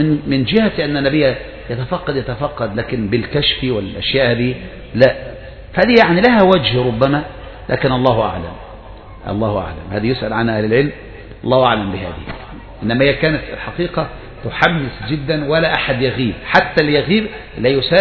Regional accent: Egypt; زينا كمصريين

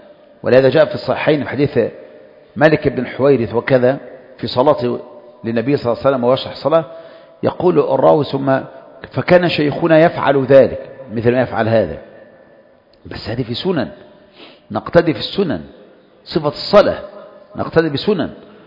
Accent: Egypt; قلت له الناس عندنا في مصر يقلدون أذانك

